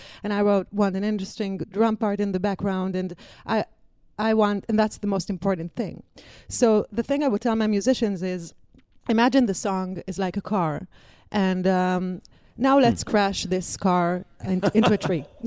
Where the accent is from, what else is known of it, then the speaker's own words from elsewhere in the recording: Israel; I came from Israel.